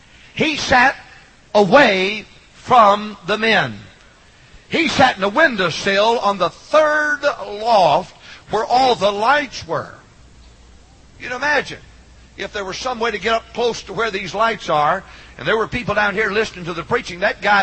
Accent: Arkansas, United States; born there; Now, I don't know about you, and I was born in Arkansas, so that's one against me.

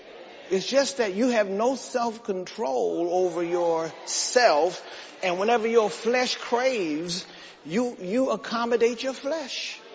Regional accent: Glenarden, Maryland, United States; when I grew up in this church, I grew up in the First Baptist Church in Glen Arden, and the mothers of the church took the young women underneath their wings

